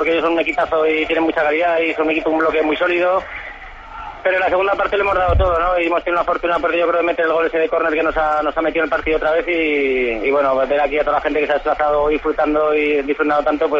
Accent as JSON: {"language": "Spanish", "town": "Huesca", "region": "Aragon", "country": "Spain", "said": "somos de Huesca prácticamente todos y hemos ido al campo de muy pequeñitos"}